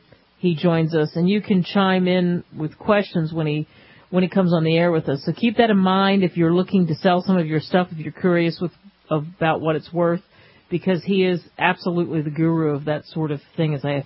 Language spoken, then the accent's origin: English; Philadelphia, Pennsylvania, United States; obviously I grew up in Philadelphia, New Jersey, and that's all the papers would talk about.